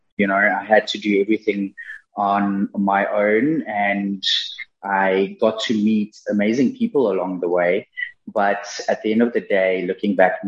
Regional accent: Mpumalanga, South Africa; But yeah, I was born and raised, like you said, in Mpumalan

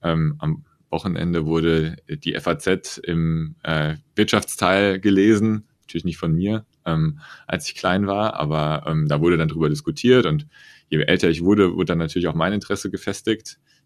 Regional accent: Friedrichsdorf, Hesse, Germany; Ich komme aus der Region rund um Frankfurt. Ich bin in Friedrichsdorf groß geworden, so ungefähr so 30 Kilometer nördlich von Frankfurt. Bin dort zur Schule gegangen, in der Grundschule, dann in Bad Homburg auf die weiterführende Schule gegangen.

